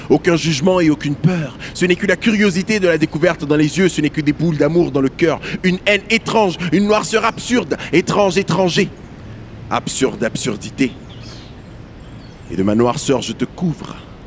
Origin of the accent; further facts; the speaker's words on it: Côte d’Ivoire; born there; Je suis né en Côte d'Ivoire, je suis d'origine togolaise, je suis un enfant métissé, je suis noir, je suis roux